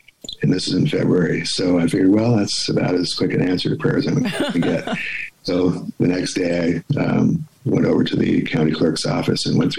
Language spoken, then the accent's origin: English; Washington, District of Columbia, United States; born there; I was born in Washington, D.C., so I actually get to see a few friends and people I've known through the years.